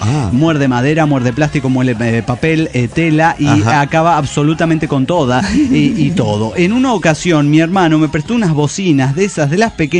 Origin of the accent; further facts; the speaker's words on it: Salta, Argentina; de Salta, Argentina.